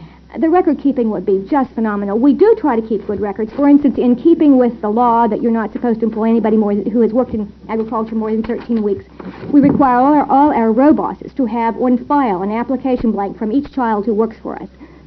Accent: East, United States; now in Corvallis, United States; when I grew up in the East

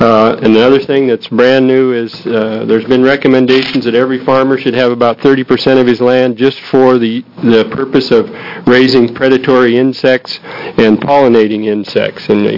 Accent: Oregon, United States; I'm a farmer from Hood River County. My wife and I raise apples.

